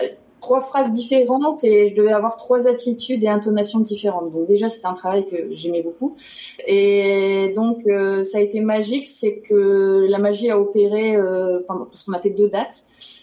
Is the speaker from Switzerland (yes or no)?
no; Hauts-de-France, France; accent: Ch'ti; Comme je venais du Nord, il voulait me faire parler ch'ti.